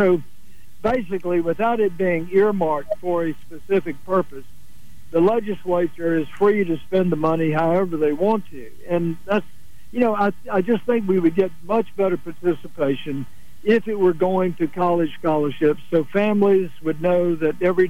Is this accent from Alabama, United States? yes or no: yes; Mobile, Alabama, United States; And, you know, Mobile is my hometown. I grew up, went to Woodcock, Linecoff, Barton, and Murphy, and traversed the bayous and did a lot of fishing and walking on the beach.